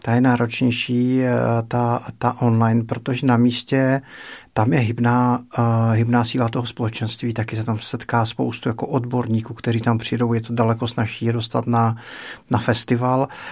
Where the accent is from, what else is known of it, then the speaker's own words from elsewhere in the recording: Moravia, Czechia; já jsem z Moravy, takže říkám děcka